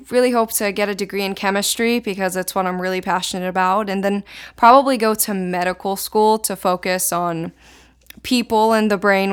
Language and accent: English; Israel; first language Hebrew; English is a second language; My first language is Hebrew. I'm from Israel.